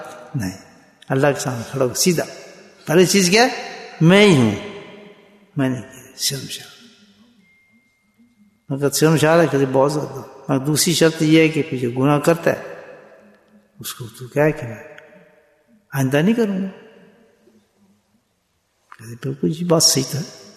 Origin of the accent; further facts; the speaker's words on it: Pakistan; میں ابھی بھی پاکستان سے آیا ہوں تو میں پاکستانی ہوں.